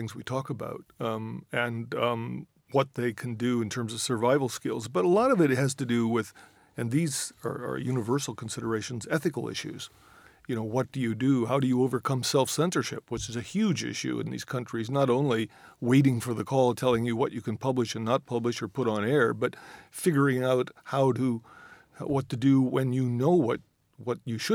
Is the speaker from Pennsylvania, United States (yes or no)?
no; Indiana, United States; born there; moved away as an adult; also born or lived in Canada; I'm a Hoosier. I was born in Indiana, migrated to Canada, and thought I'd be there a year, and ended up spending about 20 years.